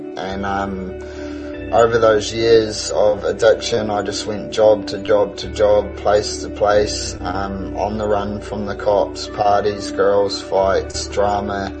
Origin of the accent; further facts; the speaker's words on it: Invercargill, Southland, New Zealand; born there; I was born in Invercargill.